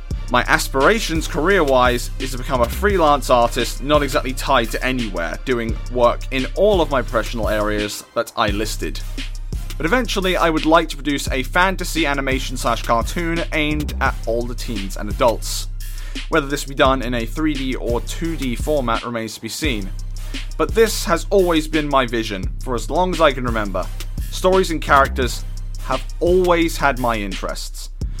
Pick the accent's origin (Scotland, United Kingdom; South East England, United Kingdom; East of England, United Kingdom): South East England, United Kingdom; Cowes; I am a 21-year-old media student studying at Isle of Wight College. I grew up in Cowes and have remained an Islander all my life.